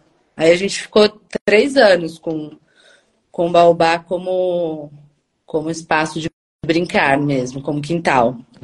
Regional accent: Londrina, Paraná, Brazil; also born or lived in Curitiba; Gente, moro em Londrina, sou londrinense. É, inclusive, morei 8 anos aí em Curitiba também.

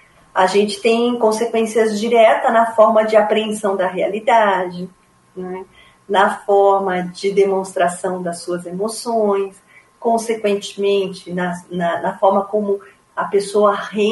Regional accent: São Paulo, Brazil; now in Curitiba, Brazil; eu vejo muito aqui em Curitiba, eu não sou daqui, né? Eu sou de São Paulo, mas estou aqui há 20 anos.

